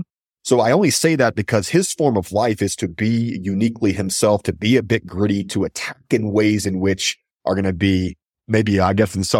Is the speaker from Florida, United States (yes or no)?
no; Texas, United States; It's partly because I'm from Texas. And my mom is from Louisiana